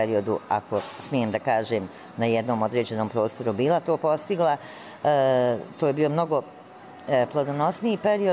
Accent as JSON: {"language": "Serbian", "town": "Lončari", "region": "Republika Srpska", "country": "Bosnia & Herzegovina", "tie": "born or raised there", "said": "Ja sam odrasla u Lončarima i iz Oraše sam izašla kod mojih roditelja"}